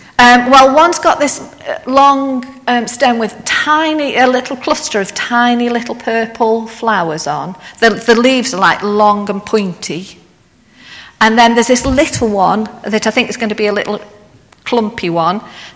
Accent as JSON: {"language": "English", "region": "England", "country": "United Kingdom", "said": "maybe it's because I'm from the Midlands and we're used to a lot of rain"}